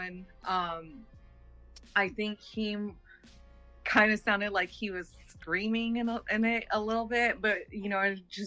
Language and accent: English; San Francisco, California, United States; I'm from Cali. So I was like, hey, … on there. They're from Oakland. I'm from San Fran.